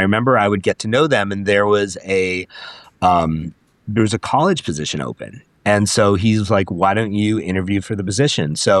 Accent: Los Angeles, California, United States; I grew up in Hollywood, I grew up on K-Rock, I'd go to concerts every week

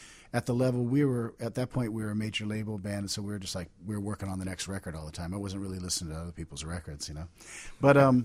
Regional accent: Honolulu, Hawaii, United States; also born or lived in Austin; now in Chicago, United States; growing up in Honolulu and then, living in Austin, I'd always wanted to live in, like, New York or Chicago or San Francisco

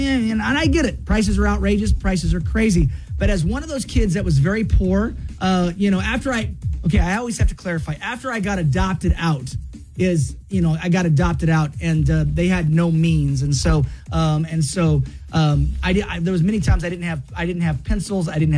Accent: Washington, United States; Growing up in the Northwest, growing up in Washington State, those things were everywhere.

